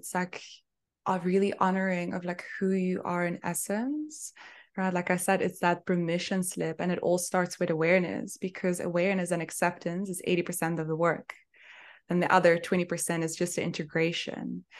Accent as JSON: {"language": "English", "country": "Belgium", "lives_now": "Cape Town, South Africa", "said": "I'm originally from Belgium, but I'm living in Cape Town in South Africa."}